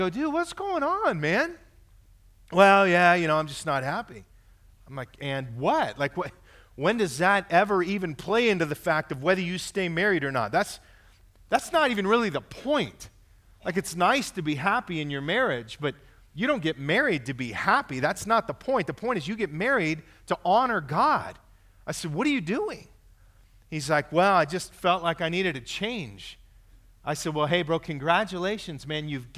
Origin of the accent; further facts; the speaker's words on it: Fresno, California, United States; I had a heart to reach my hometown of Fresno, wanted to bring the gospel there